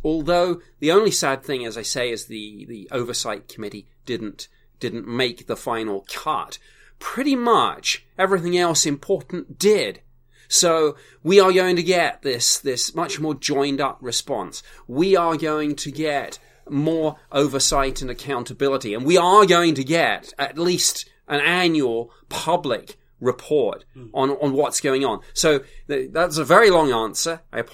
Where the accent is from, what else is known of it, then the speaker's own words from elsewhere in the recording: United Kingdom; You know, I'm a Brit. I can get away with mispronunciations